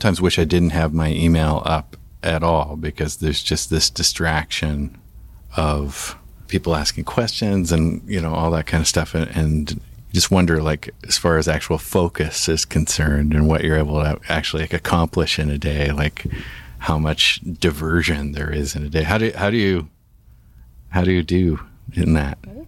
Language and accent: English; Victoria, British Columbia, Canada; So you and I are both from the West Coast. I'm from Victoria.